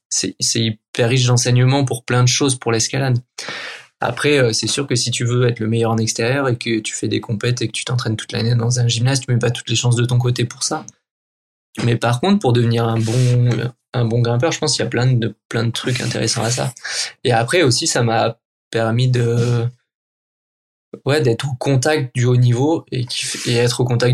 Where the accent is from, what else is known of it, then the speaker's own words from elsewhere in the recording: Provence-Alpes-Côte d'Azur, France; vu que je venais du sud de la France